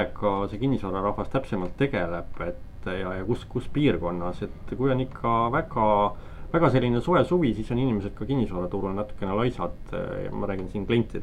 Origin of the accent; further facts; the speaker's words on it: Pärnu, Pärnu County, Estonia; minu kodulinnas Pärnus on seal see jõeäärne kant